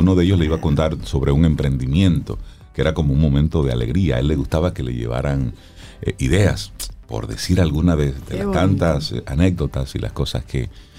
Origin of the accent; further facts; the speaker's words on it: Salcedo, Hermanas Mirabal, Dominican Republic; mi solidaridad para mi pueblo Salcedo con esto